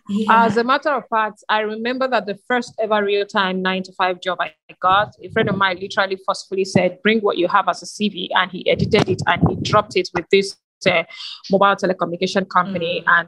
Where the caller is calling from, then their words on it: Lagos, Nigeria; I am joining in from Lagos, Nigeria, so it's okay to assume sometimes.